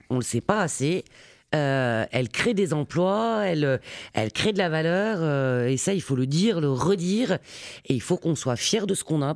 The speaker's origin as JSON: {"language": "French", "town": "Thionville", "region": "Grand Est", "country": "France", "lives_now": "Nancy, France", "said": "Je viens de Thionville, je suis Lorraine. Je viens de Thionville où j'ai fait mes études à l'Institut Notre-Dame de la Providence. Et puis j'ai passé mon bac et je suis venue à Nancy pour faire mes études de droit. Et puis je suis restée à Nancy"}